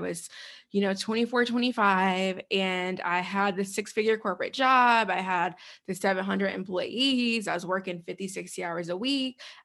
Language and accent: English; Chicago, Illinois, United States; I'm born and raised in Chicago, grew up there, in Chicago and in the suburbs.